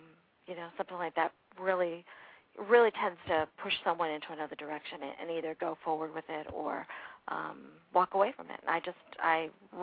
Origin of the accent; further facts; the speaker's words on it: New Hampshire, United States; And I grew up in New Hampshire, very small towns, old homes, things happened.